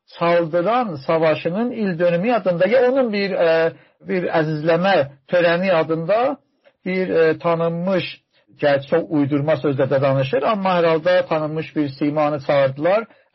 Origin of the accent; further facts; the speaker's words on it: Ardabil, Ardabil Province, Iran; Bu, mən özüm Ərdəbilliyəm və bunu üzülərək deyirəm